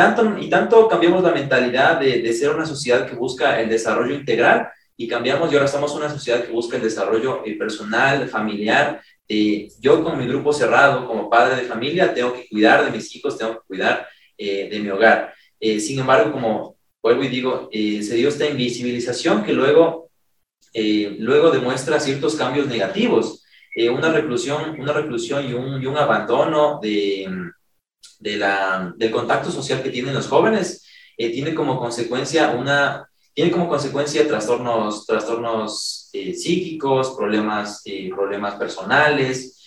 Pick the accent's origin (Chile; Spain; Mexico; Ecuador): Ecuador; las prioridades que nosotros teníamos como sociedad ecuatoriana cambiaron completamente